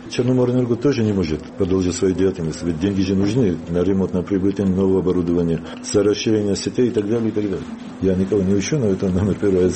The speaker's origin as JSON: {"language": "Russian", "town": "Salenjikha", "region": "Samegrelo-Zemo Svaneti", "country": "Georgia", "said": "Я из Саленджихи."}